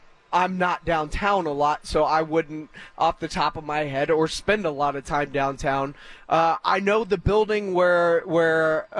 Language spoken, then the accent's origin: English; Houston, Texas, United States; I'm from Houston. I'm from Houston. I just want to parse that. Like, that's where most of my sports allegiances lie, Cougar fan.